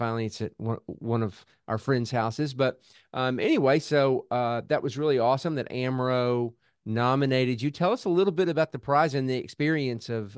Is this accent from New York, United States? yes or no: no; Memphis, Tennessee, United States; I'm from Memphis, and I've bought about four or five violins from Amro Music through the years.